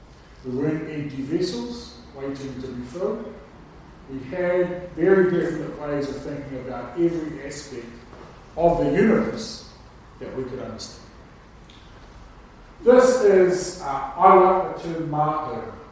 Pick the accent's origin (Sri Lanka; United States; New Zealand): New Zealand; Auckland; Although Māori, of course, growing up in Auckland, had a little context for me.